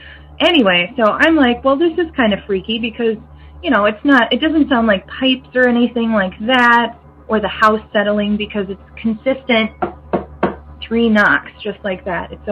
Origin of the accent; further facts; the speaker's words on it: Minnesota, United States; I'm from Minnesota.